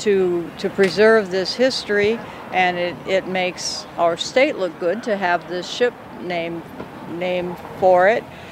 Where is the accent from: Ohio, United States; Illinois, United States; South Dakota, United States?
South Dakota, United States; Clear Lake; moved away as an adult; now in Sioux Falls, United States; I am a South Dakotan. I grew up in Clear Lake, and then I was gone for 38 years during my Navy career, and then I moved back home to South Dakota in about 7 years ago, and I live here in Sioux Falls.